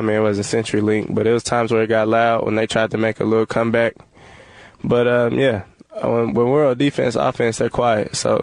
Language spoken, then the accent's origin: English; Texas, United States; I'm a truck. I'm from Texas.